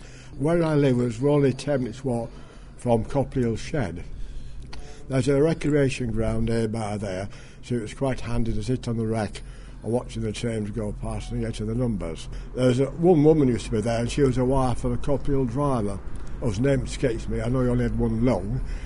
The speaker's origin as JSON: {"language": "English", "town": "Leeds", "region": "Yorkshire and the Humber", "country": "United Kingdom", "tie": "born there", "said": "I was born in Leeds in 1932."}